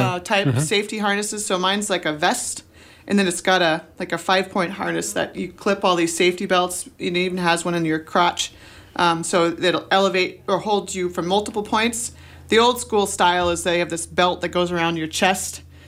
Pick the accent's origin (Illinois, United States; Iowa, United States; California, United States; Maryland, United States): California, United States; I come from California. Our public radio stations are very different than you guys.